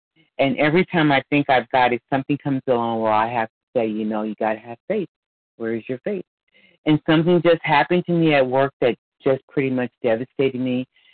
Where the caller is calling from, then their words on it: Texas, United States; I'm calling from Texas.